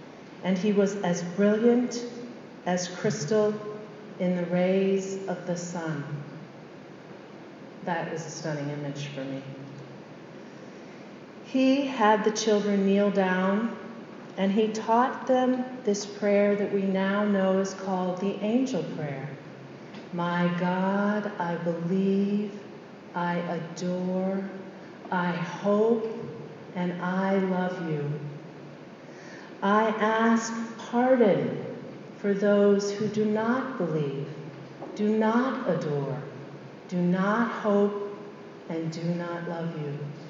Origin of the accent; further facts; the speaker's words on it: Fort Lauderdale, Florida, United States; I grew up in Fort Lauderdale, and in the 70s, when post-Vatican II catechesis was, I guess, cartoon Jesus a little bit